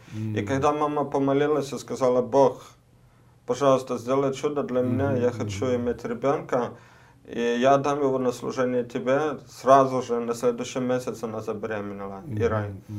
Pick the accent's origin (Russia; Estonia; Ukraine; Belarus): Ukraine; Kyiv; Я с Украины, мы с Киева.